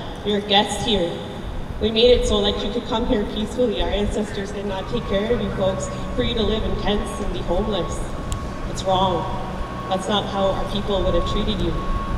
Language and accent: English; Brampton, Ontario, Canada; I'm from the Wolf Clan, and I come from Brampton. I'm living in Peel right now. And I'm Cree and I'm Dene, living here on Anishinaabe territory.